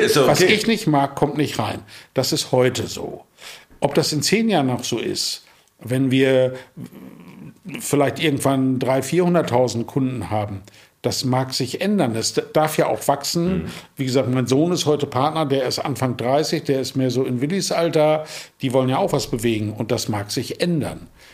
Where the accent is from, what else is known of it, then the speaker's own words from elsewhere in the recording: Lower Saxony, Germany; moved away as an adult; weil ich komme aus dem Emsland. Emsland ist eine Region, da trinkt man Bier und Schnaps. Haselünne ist der nächste Nachbarort.